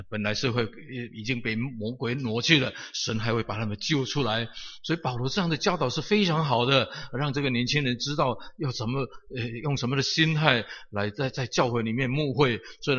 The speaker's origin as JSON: {"language": "Chinese", "country": "China", "said": "其实我们中国人很厉害，我们早很早很早就讲到这样。"}